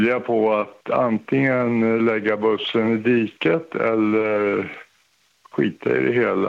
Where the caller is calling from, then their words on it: Mora, Dalarna County, Sweden